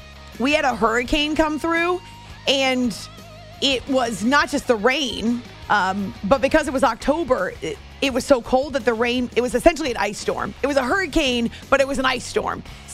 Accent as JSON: {"language": "English", "region": "Northeast", "country": "United States", "tie": "born or raised there", "also_born_or_lived": "Rochester, United States", "said": "Growing up in the Northeast, but also with a grandmother, well, grandparents, but a grandmother when I was an adult who lived in Northeast Ohio."}